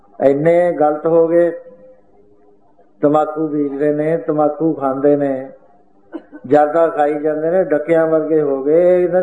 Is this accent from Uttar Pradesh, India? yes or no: yes; Uttar Pradesh, India; now in Chandigarh, India; ਜਦ ਮੈਂ ਯੂਪੀ ਤੋਂ ਆਇਆ ਚੰਡੀਗੜ੍ਹ ਆ ਕੇ ਰਿਹਾਇਸ਼ ਕਰੀ